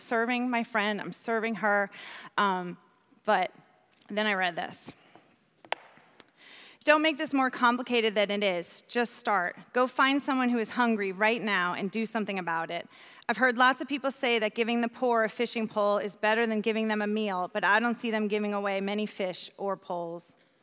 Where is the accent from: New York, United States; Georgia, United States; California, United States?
New York, United States; I love downtown because I'm from New York. The city makes me feel at home.